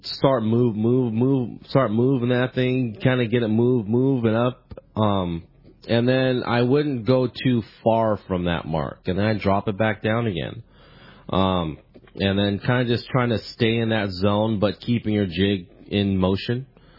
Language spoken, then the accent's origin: English; San Diego, California, United States; And I grew up in San Diego, started kind of getting on boats when I was probably 11 or 12 years old on the half day boats at Seaforth